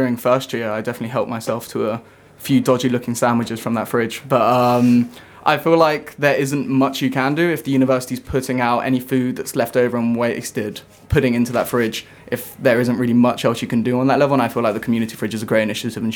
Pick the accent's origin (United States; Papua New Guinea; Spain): Spain; I'm an international student myself, although I may not look like it. I'm actually from Spain.